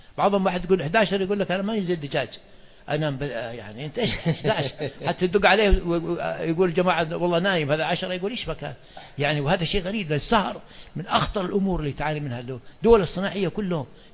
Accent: Saudi Arabia; وأنا متأكد الكلام هذا كان بحكم إحنا سعوديين وكذا، طيارين مقاتلين

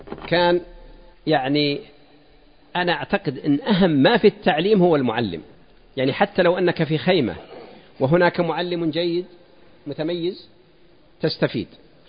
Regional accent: Al Ghat, Riyadh Province, Saudi Arabia; المحطة الأولى كانت في قرية يقال لها الغاط، يمكن يزعمون على الإخوان كانت قرية، لم تعد قريتنا الآن، أنا شبيت وكبرت وهي شبت وكبرت وأصبحت مدينة.

